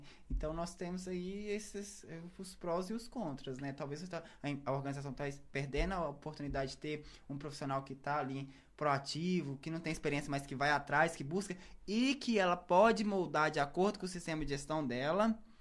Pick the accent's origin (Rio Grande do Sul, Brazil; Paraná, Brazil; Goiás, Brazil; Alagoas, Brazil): Goiás, Brazil; Goiânia; E a maioria deles é de Belo Horizonte. Eu sou de Goiânia.